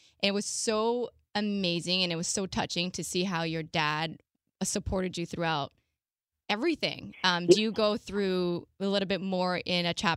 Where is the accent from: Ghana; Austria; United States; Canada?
Canada; Saint-Leonard, Quebec; born there; I'm on the East End. I was born in St. Leonard.